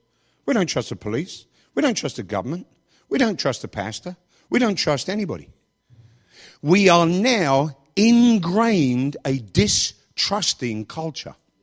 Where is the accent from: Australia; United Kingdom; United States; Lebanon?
United Kingdom; England; When I grew up in England